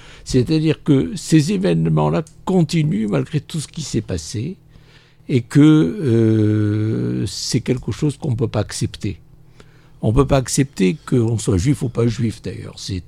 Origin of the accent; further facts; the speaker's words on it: France; On est ici chez nous, on est des Français.